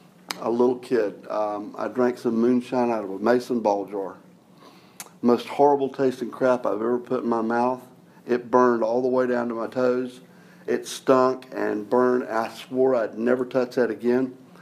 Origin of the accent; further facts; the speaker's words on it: Jacksonville, Florida, United States; I grew up in Florida, Jacksonville, Florida.